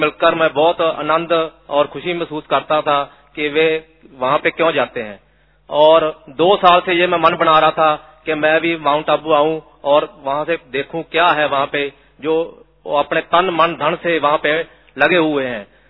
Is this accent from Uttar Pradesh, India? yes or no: no; Kotkapura, Punjab, India; कोटकपुरा पंजाब से आया हूँ